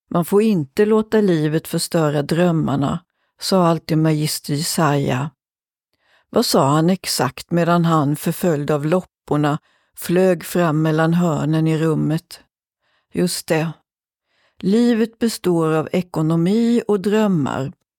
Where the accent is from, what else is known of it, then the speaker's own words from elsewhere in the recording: Småland, Sweden; jag kommer från Småland.